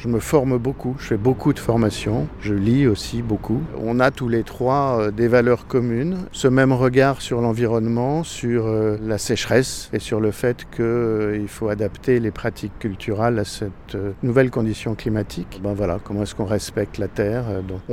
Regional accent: Paris, Île-de-France, France; Je suis parisien d'origine

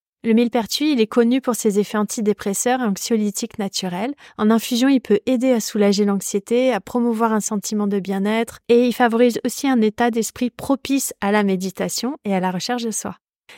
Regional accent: Brittany, France; il fait encore frais chez nous en Bretagne

